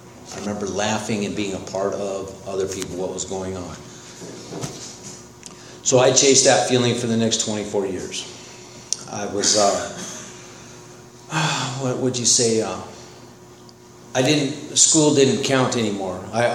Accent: Laguna Beach, California, United States; I'm from Laguna Beach. I wasn't born there, but that's all I remember. And my dad was one of the first professors hired at UCI Irvine.

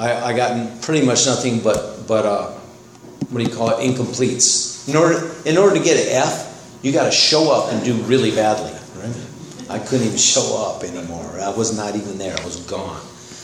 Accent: Laguna Beach, California, United States; I'm from Laguna Beach. I wasn't born there, but that's all I remember. And my dad was one of the first professors hired at UCI Irvine.

